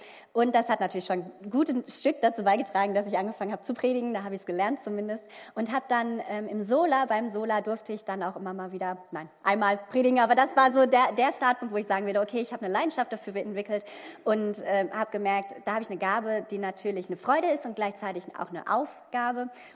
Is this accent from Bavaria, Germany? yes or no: no; North Rhine-Westphalia, Germany; 30 Jahre alt, wohne aktuell in Lütgendortmund, komme, wie du schon gesagt hast, aus der Christuskirche Dortmund und bin ursprünglich aufgewachsen im Sauerland, Sauerlandkind und gleichzeitig doch im Herzen ein, ich gebe es zu, Ruhrgebietskind, weil meine Familie herkommt und ich hier verwurzelt bin.